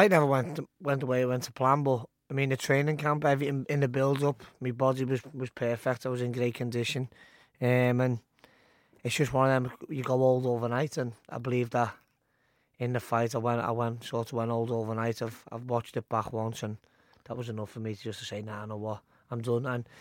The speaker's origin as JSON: {"language": "English", "town": "Liverpool", "region": "North West England", "country": "United Kingdom", "said": "I'm a Scouser fighting in London, getting this reception."}